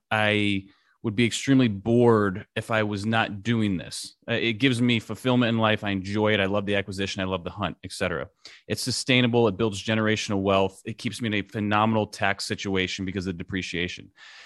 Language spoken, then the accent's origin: English; New York, United States; It's snowplow, because I'm from New York.